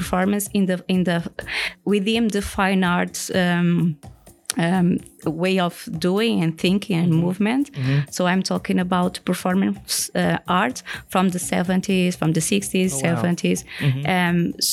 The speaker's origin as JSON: {"language": "English", "country": "Cape Verde", "said": "I'm 37. I'm from Cape Verde Island in the African continent."}